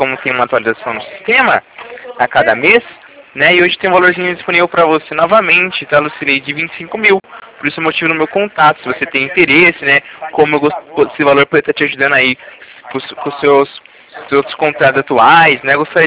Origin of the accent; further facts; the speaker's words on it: Itatiba, São Paulo, Brazil; Sou daqui de Itatiba.